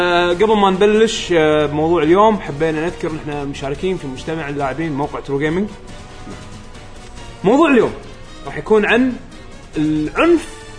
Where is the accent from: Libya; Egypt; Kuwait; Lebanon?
Kuwait; اي في حتى برامج عندنا في الكويت هنا